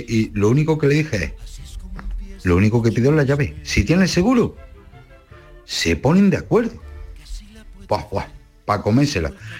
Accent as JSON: {"language": "Spanish", "town": "Jaén", "region": "Andalusia", "country": "Spain", "lives_now": "Gran Canaria, Spain", "said": "el de Jaén."}